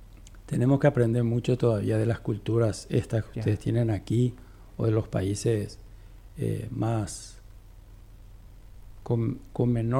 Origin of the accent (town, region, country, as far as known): Paraguay; born or raised there; also born or lived in Uruguay